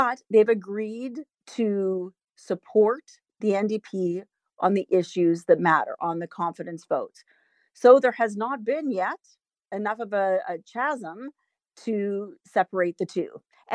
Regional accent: Alberta, Canada; You know, I grew up in Alberta

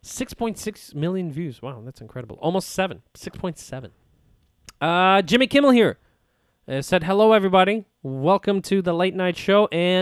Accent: Baku, Azerbaijan; You know, my hometown's Baku, and they had a massacre there.

